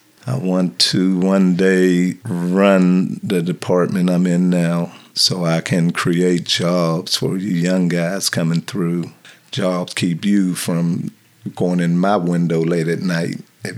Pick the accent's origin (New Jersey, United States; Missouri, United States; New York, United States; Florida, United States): Florida, United States; Homestead; moved away as an adult; I was born and raised in Homestead, left between military, just venturing out on my own, California, a couple other places, other cities, and just ventured back to Homestead.